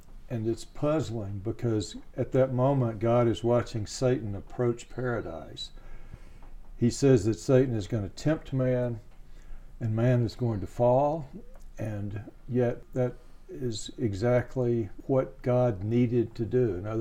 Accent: the South, United States; accent: Southern; Siri doesn't understand my Southern accent at all.

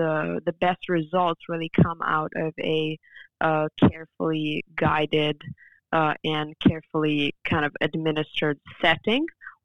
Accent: Serbia; also born or lived in France; And of course, coming from Europe, I was raised in Serbia and then studying in France.

